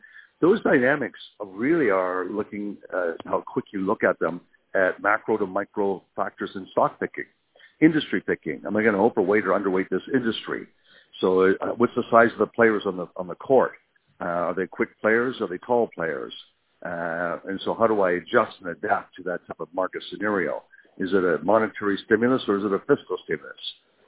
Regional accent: Canada; even though I grew up in Canada

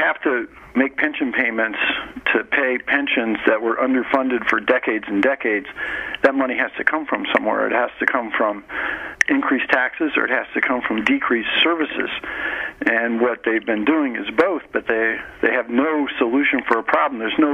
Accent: Midwest, United States; So in terms of Chicago and Illinois, I'm from the Midwest, so I love those places.

